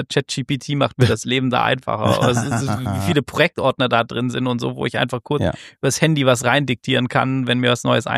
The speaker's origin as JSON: {"language": "German", "region": "Baden-Württemberg", "country": "Germany", "tie": "born or raised there", "said": "ich bin in der Nähe von Heilbronn aufgewachsen, im Schworbeländle."}